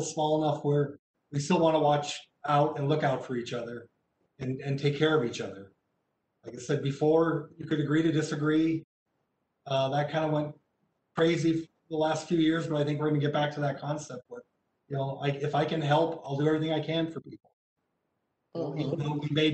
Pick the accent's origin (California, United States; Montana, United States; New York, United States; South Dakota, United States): Montana, United States; Anaconda; I grew up in Anaconda. That was a small town. I, you know, came to school here in Bozeman